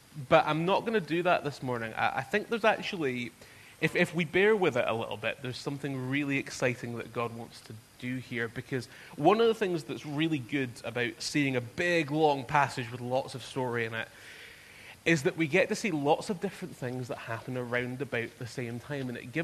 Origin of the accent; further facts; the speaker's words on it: Aberdeen, Scotland, United Kingdom; I grew up in Aberdeen in the northeast, and Aberdeen's a big town.